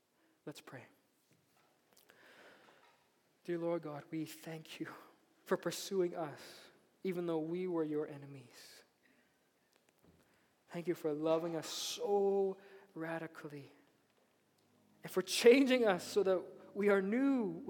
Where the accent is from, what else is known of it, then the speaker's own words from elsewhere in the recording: Philippines; They know I'm Filipino.